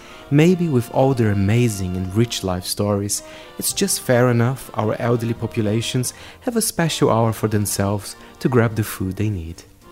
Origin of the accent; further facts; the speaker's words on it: Brazil; Although, in many cities of my home country, Brazil, she might have to stop going to church or walking too much.